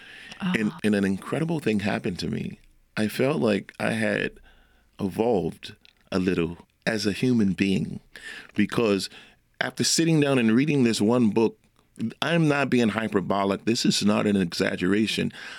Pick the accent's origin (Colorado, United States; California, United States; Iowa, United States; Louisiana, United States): Louisiana, United States; Pigeon Town; I did exactly what I knew from growing up in Pigeon Town. We played spades. We played talk. We shot dice.